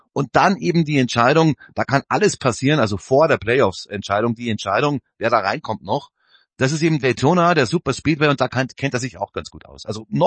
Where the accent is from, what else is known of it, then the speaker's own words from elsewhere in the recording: Munich, Bavaria, Germany; ich bin ja auch ein Münchner, ich kenne mich ein bisschen aus in den Bergen.